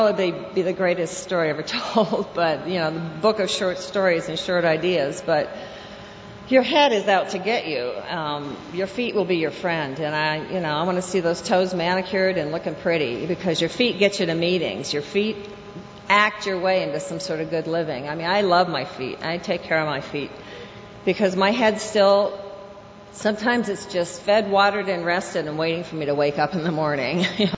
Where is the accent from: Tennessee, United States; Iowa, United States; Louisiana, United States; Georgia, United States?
Iowa, United States; I was a little girl growing up in Iowa, and yes, which was my first resentment, I must say.